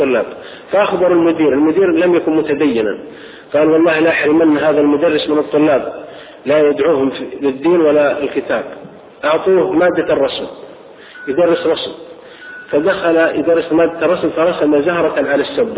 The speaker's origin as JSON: {"language": "Arabic", "town": "Riyadh", "region": "Riyadh Province", "country": "Saudi Arabia", "said": "عندنا في الرياض حضرت جنازة أكبر تاجر في الرياض قبل 5 أشهر"}